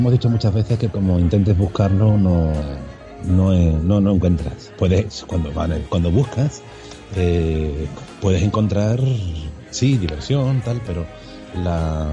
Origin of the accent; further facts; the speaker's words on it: Cádiz, Andalusia, Spain; Pero los que somos de Cádiz sabemos, siempre dicen, ¡wow, Cádiz en el sur, ahí tiene que estar calentito ahora!